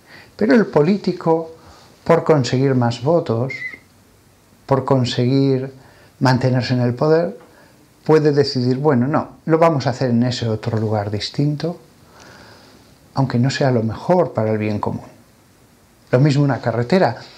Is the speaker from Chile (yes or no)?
no; Aragon, Spain; Yo soy aragonés.